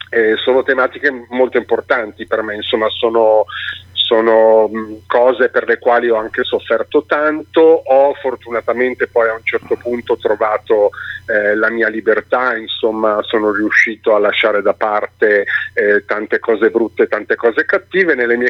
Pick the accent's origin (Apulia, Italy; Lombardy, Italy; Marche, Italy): Lombardy, Italy; Milan; Io sono di Milano.